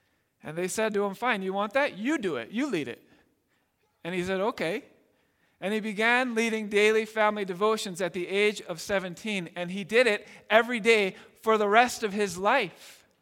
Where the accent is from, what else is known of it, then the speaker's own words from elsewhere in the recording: Scotland, United Kingdom; I grew up in Scotland.